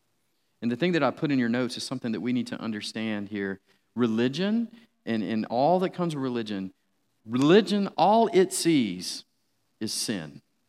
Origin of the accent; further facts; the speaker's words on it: Atlanta, Georgia, United States; now in Charlotte, United States; I've lived in Charlotte now for about 10 years. And, I'm not hiding the fact that I'm from Atlanta or whatever, but I love this city.